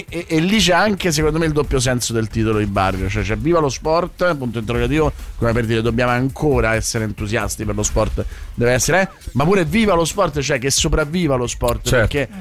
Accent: Slovenia; lo dico da sloveno come lui

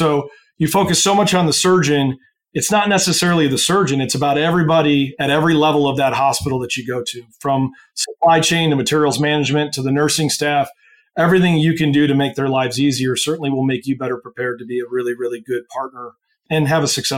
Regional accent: Indiana, United States; I just obviously knew growing up in Indiana that Warsaw was the orthopedic capital of the universe.

